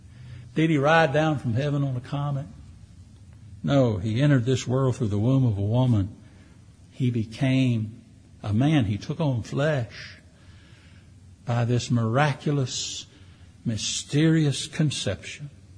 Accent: Florence, Alabama, United States; born there; I was born in Florence, Alabama. I didn't exist before I was born in Florence, Alabama.

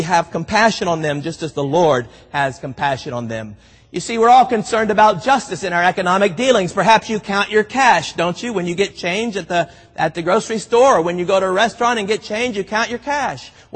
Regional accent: Miami, Florida, United States; I grew up in Miami, Florida, and about this time of year, hurricanes always seemed to come around

